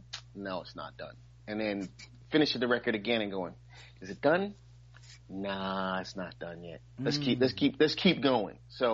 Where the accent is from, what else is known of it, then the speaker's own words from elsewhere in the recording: Brooklyn, New York, United States; I'm from Brooklyn, nigga. Where you think I'm from?